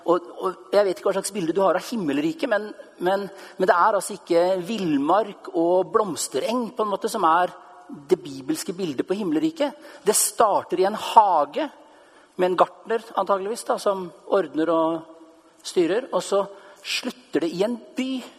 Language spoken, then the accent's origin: Norwegian; Østfold, Norway; på landsbygda der jeg vokste opp utenfor Sarpsborg på 70-tallet.